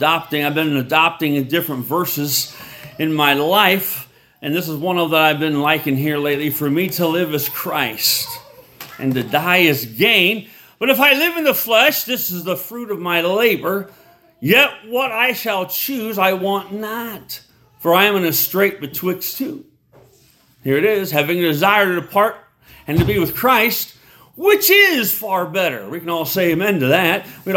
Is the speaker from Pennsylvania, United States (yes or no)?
no; Rockford, Illinois, United States; And my dad was a pastor, so I was a PK growing up in Rockford, Illinois, where I was raised. They were from Arkansas. My dad was from Arkansas. My mom was from Kentucky.